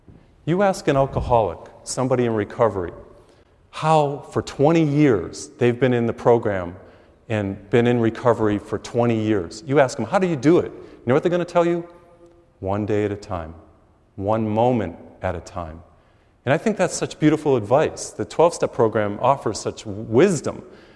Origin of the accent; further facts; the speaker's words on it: Massachusetts, United States; I grew up in Massachusetts, and here I am.